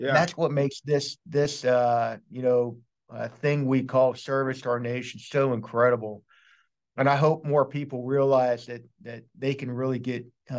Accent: Pittsburgh, Pennsylvania, United States; I mean, I'm from Pittsburgh. He's from New York.

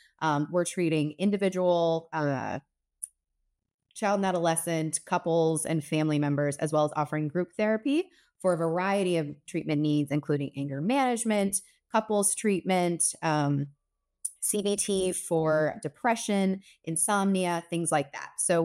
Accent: Ireland; I'm Irish. I can't stop.

